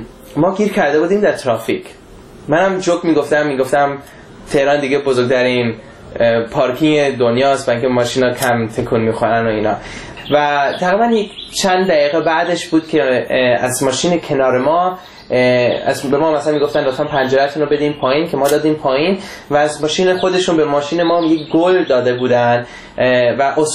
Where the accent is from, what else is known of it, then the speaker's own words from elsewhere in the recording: Germany; now in San Francisco, United States; و من در آلمان به دنیا اومدم و بزرگ شدم. 28 سالمه و تقریبا 4 ساله هست که من اینجا در آمریکا زندگی میکنم، در سان فرانسیسکو